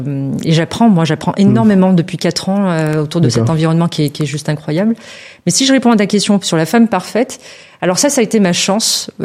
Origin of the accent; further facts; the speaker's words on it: Martigues, Provence-Alpes-Côte d'Azur, France; born there; moi je suis née ici à Martigues, j'ai été naturalisée au moment où je suis rentrée à l'école primaire.